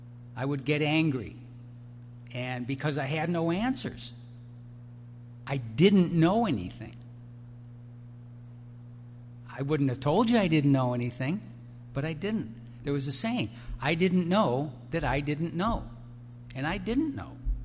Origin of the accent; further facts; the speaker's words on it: Ireland; I'm Irish